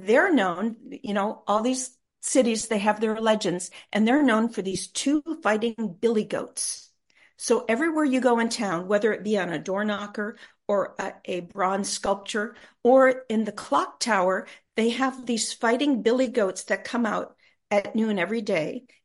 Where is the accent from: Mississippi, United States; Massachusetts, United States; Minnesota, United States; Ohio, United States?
Ohio, United States; moved away as an adult; I grew up in Ohio, and I was a dancer, and I went to Texas to join a dance troupe in college, and I never went home.